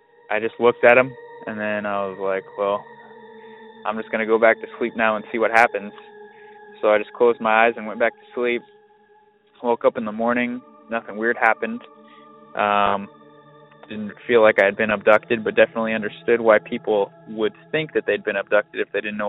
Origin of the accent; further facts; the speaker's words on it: Lakewood, California, United States; now in Arizona, United States; I'm calling from Arizona. Just discovered your podcast a few weeks ago, and me and my brothers now listen to it. Got 2 of them. We all grew up in Lakewood, California.